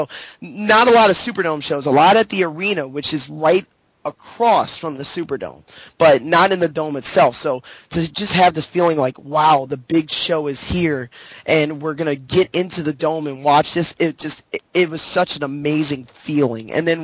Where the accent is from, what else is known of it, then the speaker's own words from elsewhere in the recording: St. Bernard Parish, Louisiana, United States; Well, I'm from St. Bernard, which is St. Bernard Parish is the parish that I grew up in.